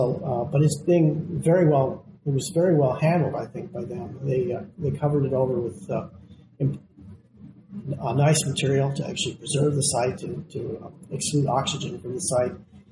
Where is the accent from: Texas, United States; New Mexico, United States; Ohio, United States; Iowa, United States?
New Mexico, United States; I come from New Mexico, so you can think of the great Chaco and houses in Chaco Canyon or something like that.